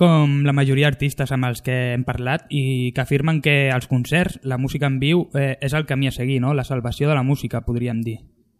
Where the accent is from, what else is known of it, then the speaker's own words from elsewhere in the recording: Sant Feliu de Codines, Catalonia, Spain; nosaltres som de Sant Feliu de Codines, que és un poble que on està el monestir de Sant Miquel del Fai.